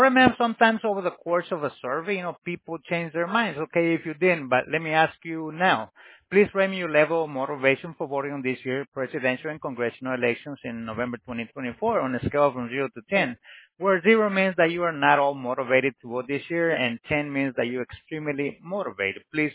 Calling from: Miami, Florida, United States; Ma'am, neither. We're calling from Miami.

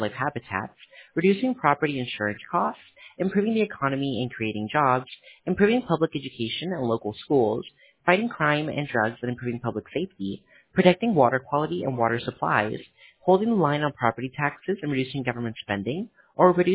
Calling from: Miami, Florida, United States; Yeah, we're calling from Miami, Florida.

